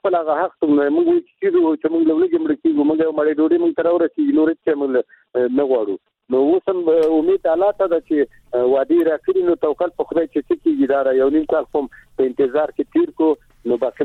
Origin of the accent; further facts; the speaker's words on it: Afghanistan; موږ د افغانستان رعیت یو